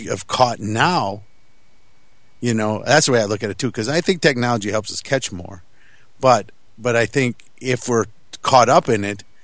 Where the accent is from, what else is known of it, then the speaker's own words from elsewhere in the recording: Wisconsin, United States; he just lives up the street from me in Appleton, because I'm from Wisconsin.